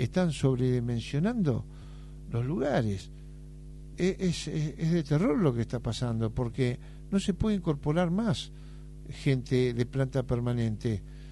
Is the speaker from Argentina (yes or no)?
yes; Argentina; tenemos que estar muy contentos como argentinos.